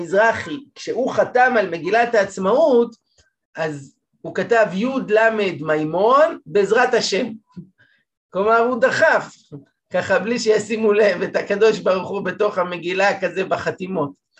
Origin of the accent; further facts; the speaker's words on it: Jerusalem, Jerusalem District, Israel; כילד גדלתי בירושלים